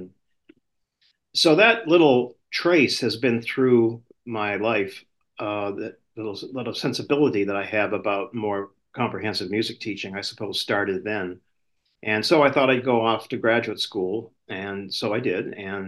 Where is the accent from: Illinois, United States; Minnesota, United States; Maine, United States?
Maine, United States; Gardiner; And I grew up in Maine. The state of Maine, Central Maine, Gardner Area High School.